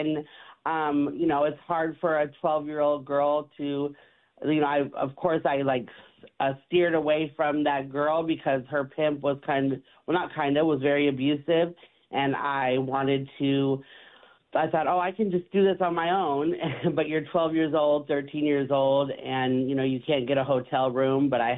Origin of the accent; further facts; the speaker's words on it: Seattle, Washington, United States; I'm the Director of Survivor Services at The More We Love. I am from Seattle, Washington.